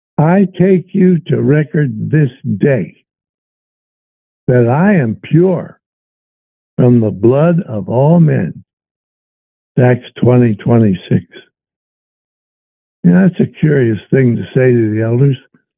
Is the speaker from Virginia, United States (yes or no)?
yes; Virginia, United States; moved away; I'm from Virginia. So I pay a little attention, not that much, to what's going on there. I still have friends back there.